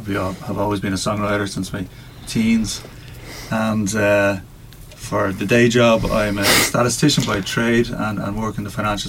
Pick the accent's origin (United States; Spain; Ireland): Ireland; Dublin, Leinster; Well, I'm from the north side of Dublin, from Cedarwood Road, specifically.